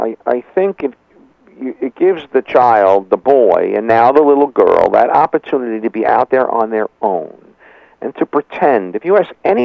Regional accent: Brooklyn, New York, United States; When I was a kid growing up in Brooklyn, it gave me an opportunity to leave the cramped house

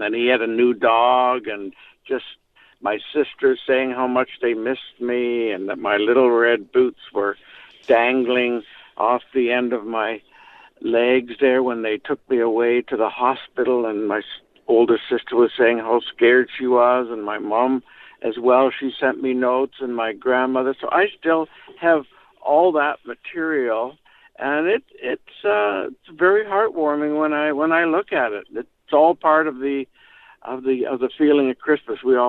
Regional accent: Toronto, Ontario, Canada; But I'm from Toronto originally

